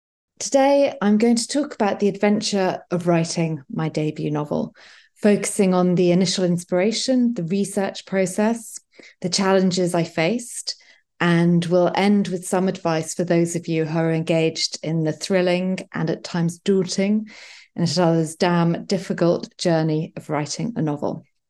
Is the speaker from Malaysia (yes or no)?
no; London, United Kingdom; Born to an English father and a Yugoslav mother, I grew up in London and was 19 when war broke out in my mother's country.